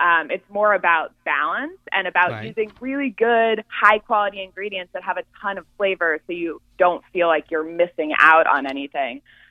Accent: California, United States; I'm from California. I love all things grilled, avocados, you know, whole foods.

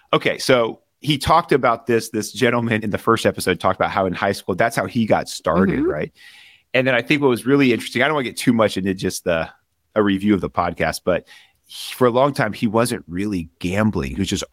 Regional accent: Arlington, Texas, United States; I grew up in Arlington. I went to high school in Fort Worth.

